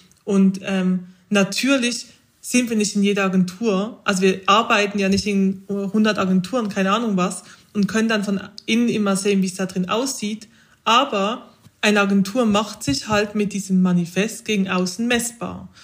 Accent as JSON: {"language": "German", "country": "Switzerland", "said": "als Schweizerin muss ich jetzt die Schokoladenmetapher bringen dazu"}